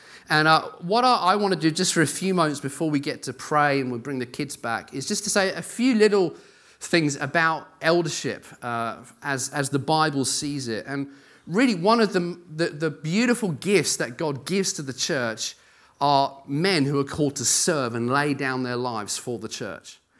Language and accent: English; Brighton, South East England, United Kingdom; also born or lived in Newcastle; now in Bedford, United Kingdom; I come from Bedford. I grew up in Brighton originally, then went up north to Newcastle, where I worked and was an elder in a church there, and I'm now in Bedford.